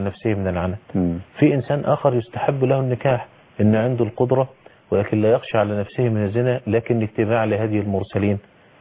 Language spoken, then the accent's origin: Arabic; Egypt; ده احنا عندنا في مصر عادة سيئة، عادة السبوع